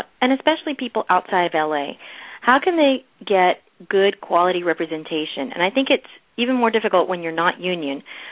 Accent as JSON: {"language": "English", "town": "Miami", "region": "Florida", "country": "United States", "tie": "born or raised there", "moved": "as an adult", "said": "I grew up in Miami, and I got my SAG card when I was 18 years old"}